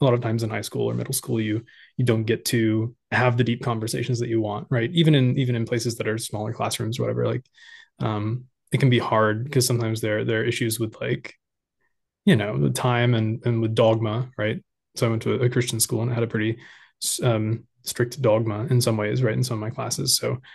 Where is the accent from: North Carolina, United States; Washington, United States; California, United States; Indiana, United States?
North Carolina, United States; Charlotte; but I was raised here in Charlotte. I live in Charlotte, so North Carolina. I'm North Carolinian, and lived here my whole life.